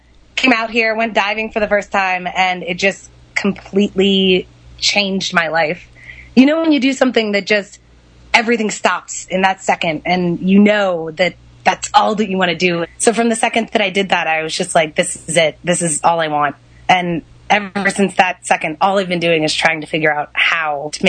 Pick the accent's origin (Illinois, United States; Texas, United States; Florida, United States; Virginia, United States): Virginia, United States; Basically, I'm from Virginia, and when I graduated college, I decided that I was going to go out and see the world